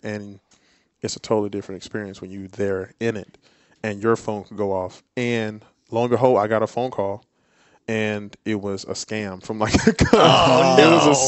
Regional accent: United States; my hometown is 45, 50 minutes from Lancaster, South Carolina. Love home.

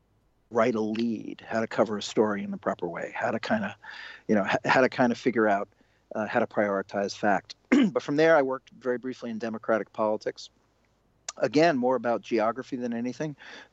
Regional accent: Brooklyn, New York, United States; I am from Brooklyn, New York. I am from the unfashionable part of Brooklyn, a part which will never become cool, called Sheepshead Bay, which is a very southern part of Brooklyn.

